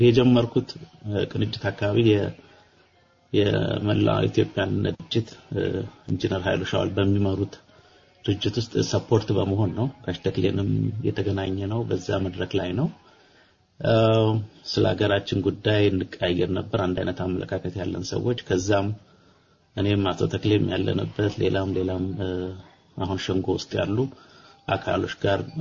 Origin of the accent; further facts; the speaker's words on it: Addis Ababa, Ethiopia; ያደግኩት አዲስ አበባ ነው። በተለይ ኮልፌ የሚባለውን ታወቃችሁ? ኮልፌ አካባቢውን ፈጥኖ ደራሽ ወይም ልኳንዳ ተራ የሚባለውን የአዲስ አበባ ክፍል የምታውቁ ሰዎች ካላችሁ እዚህ አካባቢ ነው ያደግኩት።